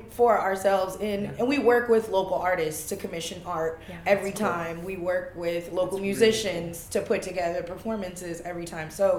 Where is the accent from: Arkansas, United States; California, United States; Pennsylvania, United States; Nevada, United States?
California, United States; Fresno; growing up in Fresno, you know, I'm from here.